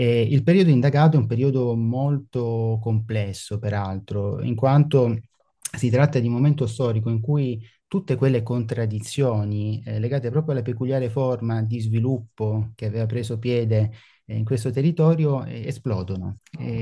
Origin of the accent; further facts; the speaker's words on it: Apulia, Italy; moved away as an adult; Puglia dopo molti anni passati fuori regione, ecco. E nasce con l'idea di riprendere un dialogo con la mia terra